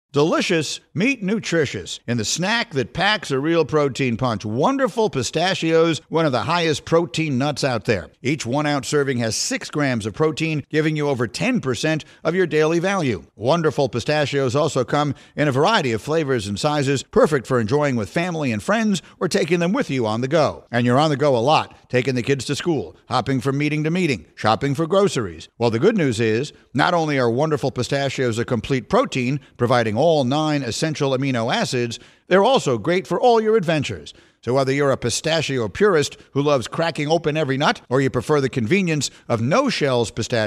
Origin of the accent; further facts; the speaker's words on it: New York, United States; You know, I grew up in New York and I wasn't a Met fan.